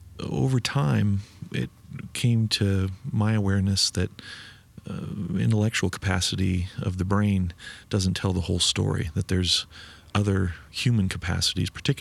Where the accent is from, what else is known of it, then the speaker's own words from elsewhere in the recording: Boulder, Colorado, United States; And I grew up in Boulder, Colorado, so I was immersed in quite a...